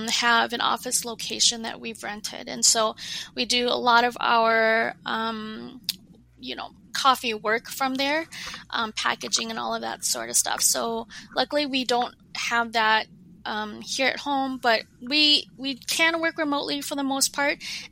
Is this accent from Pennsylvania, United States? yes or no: no; St. Paul, Minnesota, United States; A little background about myself is that I am Hmong American, born and raised in St. Paul.